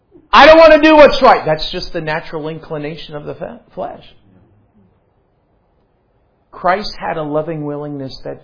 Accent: New York, United States; born there; I was born in New York

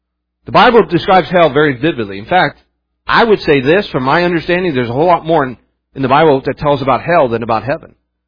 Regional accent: West Virginia, United States; I'm told, since I grew up in West Virginia, I'm told by those who I knew, my family who worked in the mines

